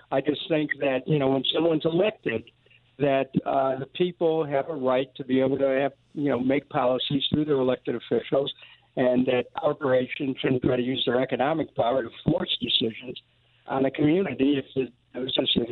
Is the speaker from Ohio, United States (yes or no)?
yes; Cleveland, Ohio, United States; I grew up in Cleveland, the oldest of seven children.